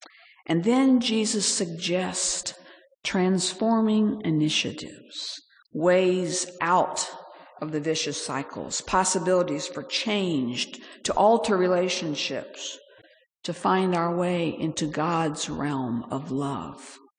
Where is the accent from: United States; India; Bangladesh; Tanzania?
Bangladesh; That's true in some places in the world still today, where I grew up in Bangladesh.